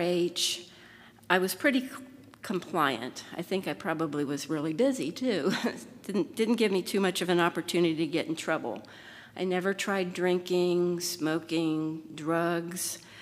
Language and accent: English; Dayton, Ohio, United States; So I grew up in Dayton. I have one sister who's 3 years younger than me.